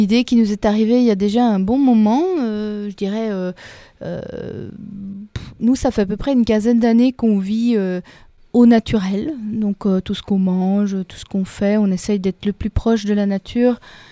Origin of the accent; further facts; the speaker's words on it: Brussels, Brussels-Capital Region, Belgium; Donc, tous nos amis, nous sommes donc de Bruxelles, donc tous nos amis